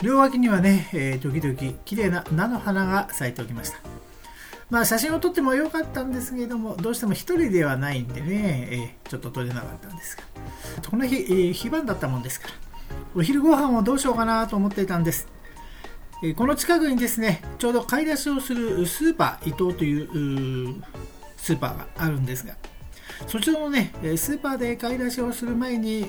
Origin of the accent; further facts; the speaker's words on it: Tokyo, Japan; 私もねほぼ埼玉県に近い東京人ですから